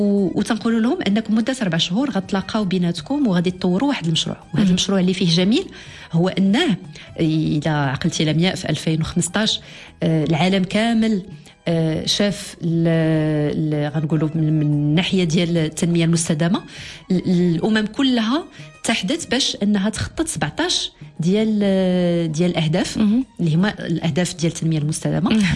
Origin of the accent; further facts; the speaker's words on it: Fez, Fès-Meknès, Morocco; أنا جاية من فاس